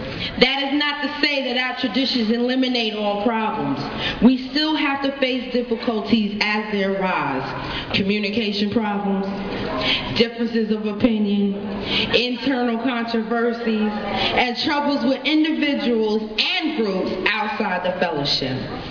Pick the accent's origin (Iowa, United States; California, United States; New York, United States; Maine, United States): New York, United States; Mount Vernon; Hi, family. I'm an addict from Mount Vernon, New York.